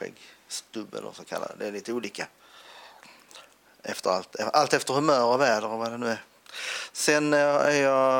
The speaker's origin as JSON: {"language": "Swedish", "town": "Hässleholm", "region": "Skåne", "country": "Sweden", "tie": "born or raised there", "said": "Sen gick jag i vanlig skola i Vinslöv här utanför Hässleholm där jag är född också. Hela tiden fram till gymnasiet när jag gick i Hässleholm."}